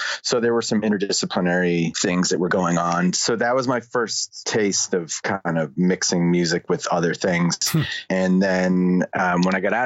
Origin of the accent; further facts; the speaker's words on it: Boston, Massachusetts, United States; So I grew up in the Boston area and I grew up playing music and I liked all different kinds of music.